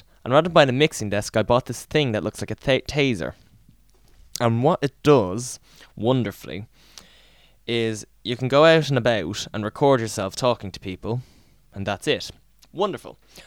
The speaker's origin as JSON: {"language": "English", "town": "Dublin", "region": "County Dublin", "country": "Ireland", "said": "I am a DJ from Ireland, Dublin, Ireland"}